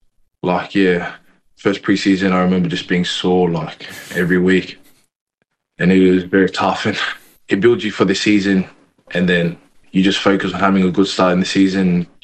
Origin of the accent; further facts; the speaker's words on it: Sydney, New South Wales, Australia; growing up in Sydney and not having much family around, I wasn't very, like, rooted in my culture on a deep level. Like for my both Tongan and Cook Island side.